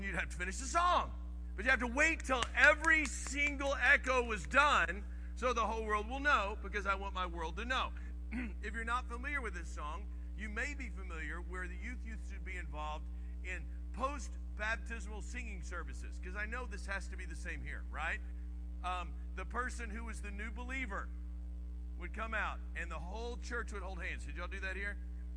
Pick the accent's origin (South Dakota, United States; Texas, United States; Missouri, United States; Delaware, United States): Texas, United States; Dallas; I grew up in Dallas, Fort Worth, and we would go to Cisco Camp.